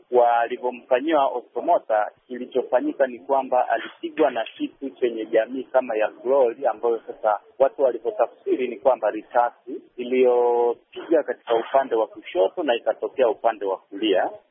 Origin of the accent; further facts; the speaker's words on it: Iringa, Tanzania; manake mimi ninatokea Iringa